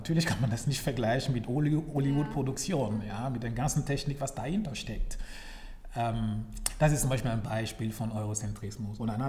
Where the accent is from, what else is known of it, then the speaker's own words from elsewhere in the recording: Burkina Faso; Ich komme aus Burkina Faso.